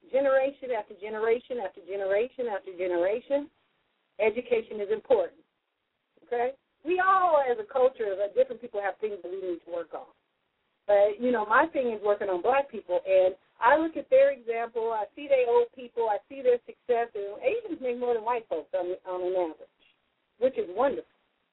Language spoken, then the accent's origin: English; the South, United States; I think I am from the South.